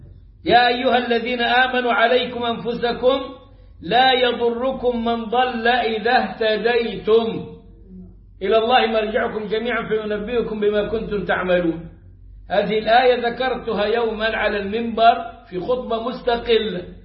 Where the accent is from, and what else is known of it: Upper Egypt, Egypt